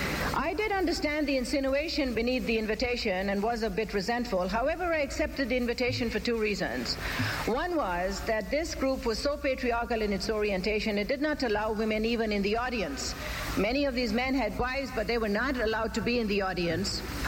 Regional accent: Lahore, Punjab, Pakistan; now in United States; I come from a Sayyid Muslim family. Sayyids are the descendants of the Prophet Muhammad, peace be on him. I come from Lahore, a historic Muslim city, which is in Pakistan, a country created in the name of Islam

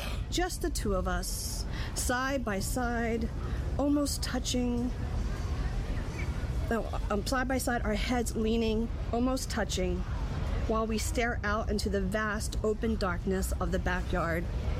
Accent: Philadelphia, Pennsylvania, United States; I'm Italian from Philly, okay? Talk with my hands.

